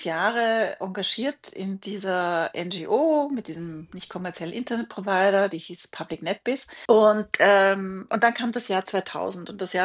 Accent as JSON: {"language": "German", "country": "Austria", "said": "wie wir bei uns in Österreich sagen"}